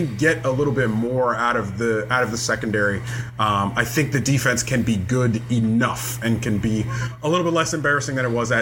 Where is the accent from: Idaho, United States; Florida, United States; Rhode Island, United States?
Florida, United States; Gainesville; moved away as an adult; also born or lived in Bristol, Connecticut; now in Brooklyn, United States; I am from Gainesville. Mm. I didn't live anywhere else other than Gainesville until I was 23. Grown, raised, born, and then went to school there. I left Florida for Bristol, Connecticut for a year.